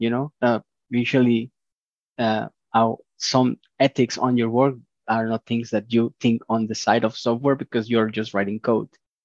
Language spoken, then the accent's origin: English; Mexico; first language Spanish; English is a second language; I told you I am from Mexico. I speak Spanish